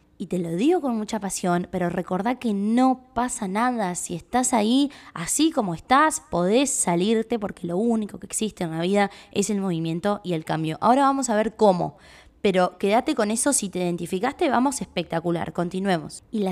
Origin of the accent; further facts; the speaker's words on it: Uruguay; piensan que soy argentina y no soy argentina, creador, soy uruguaya